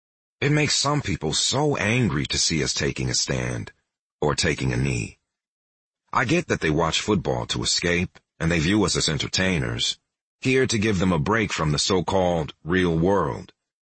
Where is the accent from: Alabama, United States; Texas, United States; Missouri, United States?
Texas, United States; Charlottesville brought back memories of growing up in Texas and being afraid, sometimes even to breathe.